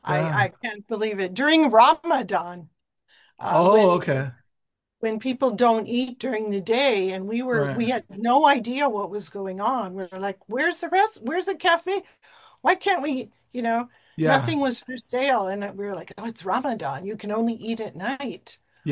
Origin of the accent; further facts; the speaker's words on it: Chicago, Illinois, United States; born there; No, we are mongrel Americans. We are just American. We're from whatever stock from the Midwest, born in Chicago.